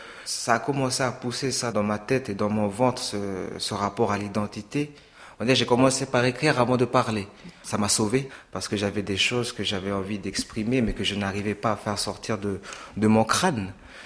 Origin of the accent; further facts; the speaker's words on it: Lifou, New Caledonia, France; je viens de l'île de Lifou en Nouvelle-Calédonie, un petit caillou séché par le soleil